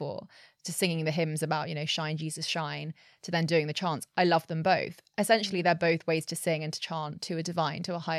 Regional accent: United Kingdom; accent: British; switching between you're British and I have a British, strong British accent.

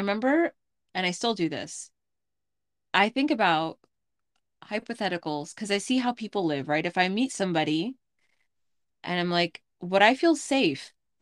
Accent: United States; we have it to a small degree as just consumers living in America, being American, it's never quite enough, right?

